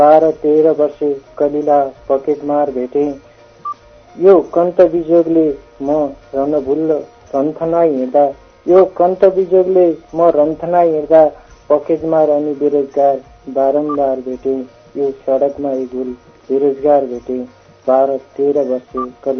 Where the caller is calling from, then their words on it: Kohalpur, Lumbini Province, Nepal; कोहलपुरबाट।